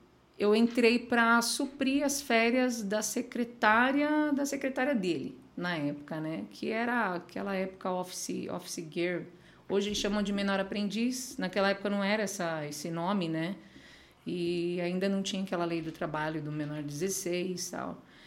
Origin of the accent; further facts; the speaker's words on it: Osasco, São Paulo, Brazil; born there; Nasci em Osasco e moro em Osasco. Já morei em outros lugares, mas sou moradora de Osasco.